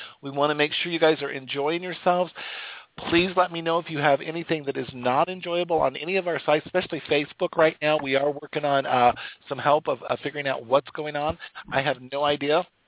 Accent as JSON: {"language": "English", "region": "Wyoming", "country": "United States", "said": "And I'm a baby from Wyoming."}